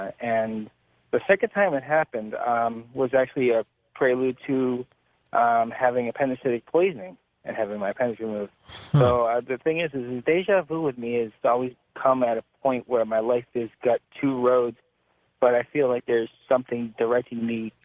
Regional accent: Pittsburgh, Pennsylvania, United States; I'm from Pennsylvania.

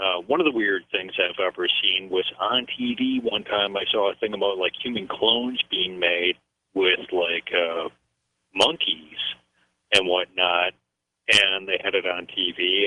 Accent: Elkhorn, United States; believe it or not, I grew up near the Blair Road East in Elkhorn.

